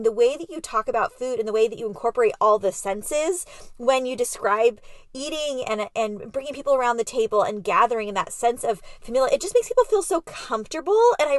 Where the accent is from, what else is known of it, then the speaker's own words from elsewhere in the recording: San Diego, California, United States; now in Orange County, United States; Yeah, but I was raised in San Diego and have lived all over.